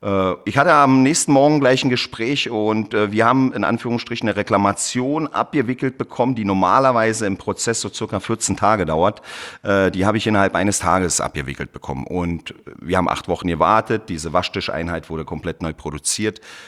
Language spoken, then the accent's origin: German; Berlin, Germany; ich komme aus Berlin, bin in Berlin geboren, habe aber südländische Wurzeln, speziell aus Kroatien.